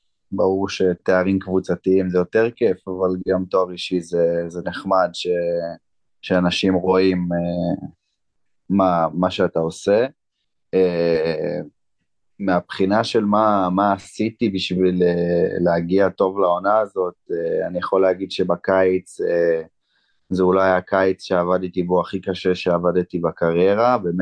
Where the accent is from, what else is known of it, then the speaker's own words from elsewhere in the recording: Meitar, Southern District, Israel; אני גדלתי ביישוב בשם איתר, זה יישוב קטן ליד באר שבע